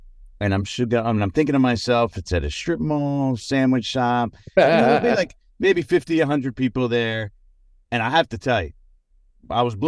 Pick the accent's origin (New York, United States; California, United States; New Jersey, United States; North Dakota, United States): New Jersey, United States; I know, and I grew up, and I'm born and raised in Jersey. I grew up, I know 1,000 Tommy DeVitos, right?